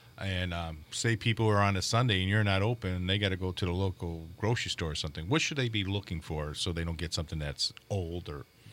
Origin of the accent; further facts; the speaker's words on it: Greece; My dad, we're from Greece.